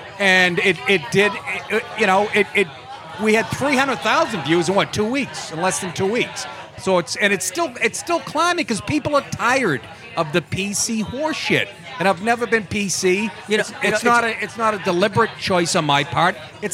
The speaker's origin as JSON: {"language": "English", "town": "Boston", "region": "Massachusetts", "country": "United States", "lives_now": "New York, United States", "said": "I came down here from Boston, and in Boston, I guess they were probably saying a derogatory context, but when I first moved to New York"}